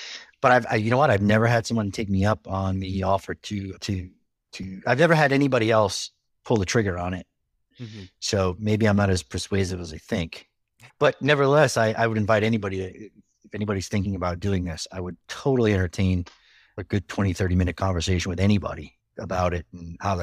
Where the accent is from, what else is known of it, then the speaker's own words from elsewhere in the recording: New York, United States; Because I'm from Long Island, and that's how we Long Island doesn't do much right, but they know how to make a sub.